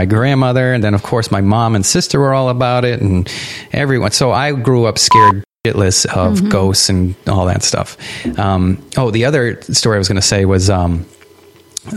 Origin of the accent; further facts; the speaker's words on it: New Hampshire, United States; we grew up in New Hampshire, and New Hampshire is like the epicenter, or at least New England, of scariness in.